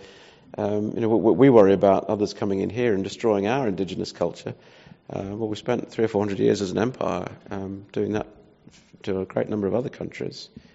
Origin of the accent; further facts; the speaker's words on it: Australia; as an Australian, my own country is formed entirely by immigrants coming